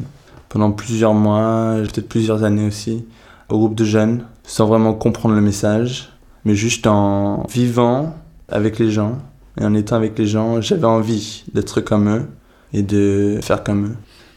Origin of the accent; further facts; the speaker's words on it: Brittany, France; born there; je suis né en Bretagne, dans le nord-ouest de la France. Et je suis né dans une famille qui n'était pas chrétienne